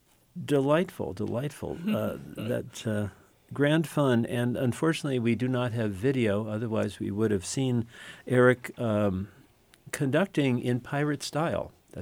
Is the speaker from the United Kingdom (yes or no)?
no; San Francisco, California, United States; I grew up with one in San Francisco